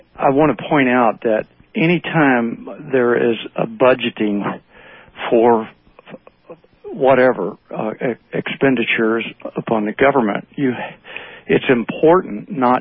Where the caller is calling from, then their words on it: Portland, Oregon, United States; Portland.